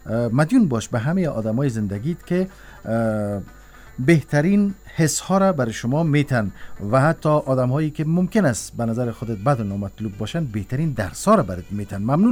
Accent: Iran; به عنوان یک ایرانی بر شما و مردم افغانستان سلامتی و آرامش آرزو میکنیم

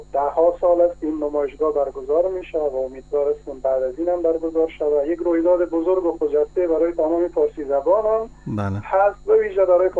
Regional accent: Afghanistan; یعنی ما تجربه خودمون به عنوان یک افغانستانی در 12 ساله که مدرسه یا مکتب ما خواندیم

